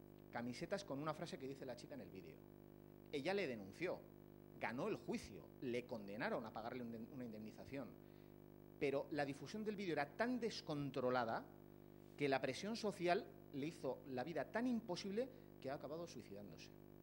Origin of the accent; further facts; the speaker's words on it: San Sebastián, Basque Country, Spain; porque soy de Donosti y en Gipuzkoa todo el mundo se enteró.